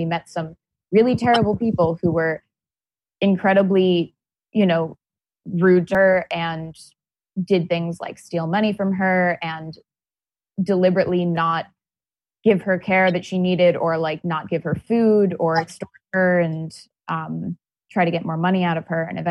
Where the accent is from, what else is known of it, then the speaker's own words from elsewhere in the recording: Connecticut, United States; I'm from Connecticut